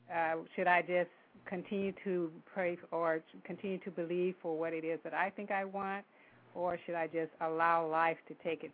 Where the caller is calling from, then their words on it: Huntington Beach, California, United States; I'm from Huntington Beach.